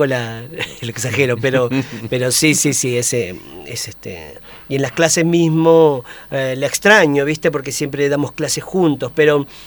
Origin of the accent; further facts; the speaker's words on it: Argentina; yo soy argentino, pero mis viejos son bolivianos